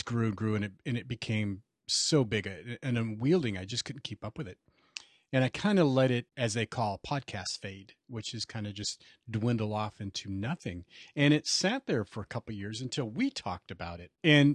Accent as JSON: {"language": "English", "region": "California", "country": "United States", "said": "I'm from Central California. So we're both Californiites."}